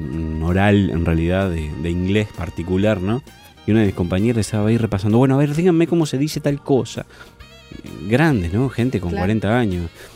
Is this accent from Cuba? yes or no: no; Uruguay; Porque nosotros como uruguayos acá a todo le ponemos sh, ¿no?